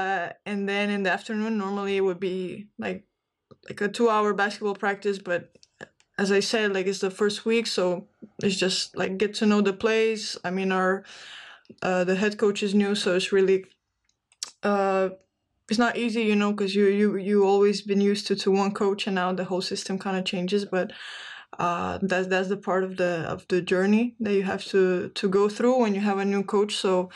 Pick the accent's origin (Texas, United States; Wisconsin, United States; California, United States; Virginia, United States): Virginia, United States; born there; Specifically, I was born in Virginia, but I just say like to the non-Americans that it's Washington, D.C., because I don't think a lot of people would know where that is.